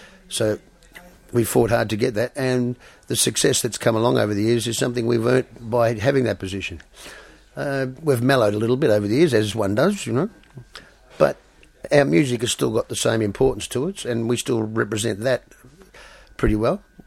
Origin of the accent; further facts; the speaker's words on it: Australia; born there; No. I was born in Australia.